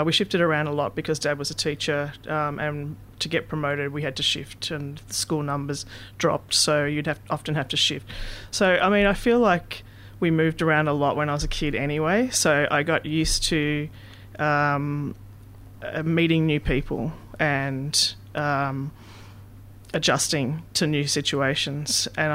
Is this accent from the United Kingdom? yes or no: no; Victoria, Australia; Yeah, I was from Victoria, country Victoria, actually.